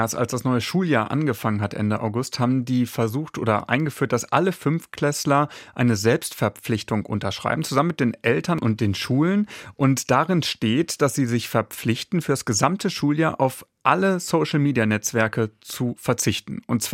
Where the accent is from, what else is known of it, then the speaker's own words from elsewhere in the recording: North Rhine-Westphalia, Germany; Ich komme aus Nordrhein-Westfalen und bis NRW ist Quick anscheinend nicht vorgedrungen.